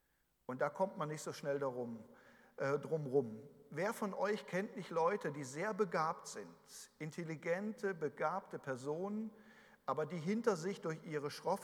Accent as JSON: {"language": "German", "country": "Germany", "said": "Ich möchte jetzt nicht seine Politik beurteilen, das kann ich als Deutscher, ist so ein bisschen anmaßend zu sagen, was ist falsch oder richtig."}